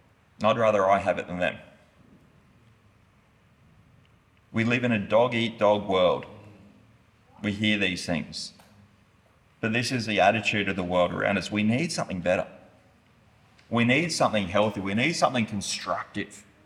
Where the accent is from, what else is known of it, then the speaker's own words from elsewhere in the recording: Brisbane, Queensland, Australia; Slips out, I'm from Brisbane, we're a little bit slower there.